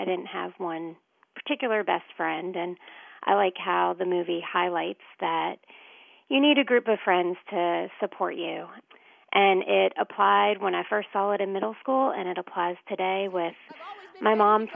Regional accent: Chapel Hill, North Carolina, United States; I'm from Chapel Hill, North Carolina.

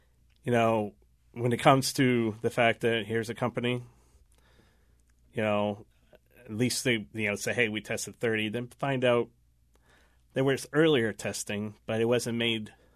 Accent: Manchester, New Hampshire, United States; now in Merrimack, United States; You know, and we came from Manchester.

